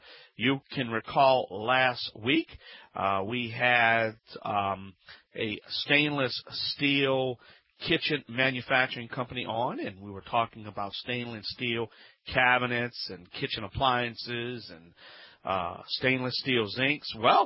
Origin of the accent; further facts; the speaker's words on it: New Orleans, Louisiana, United States; I'm going to be attending the annual weatherization conference in my hometown in the Big Easy, New Orleans, Louisiana